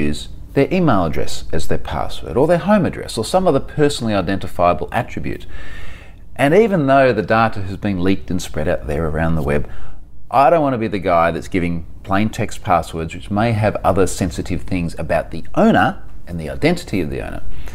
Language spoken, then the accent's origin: English; Australia; I am definitely going to be trying to do more of these from my home country. And in fact, I've got a few more lined up over Australia for the remainder of the year.